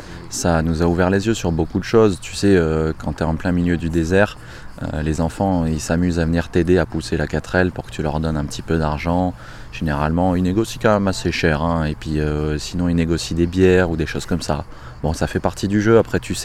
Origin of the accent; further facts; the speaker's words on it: Toulon, Provence-Alpes-Côte d'Azur, France; On vient de Toulon tous les deux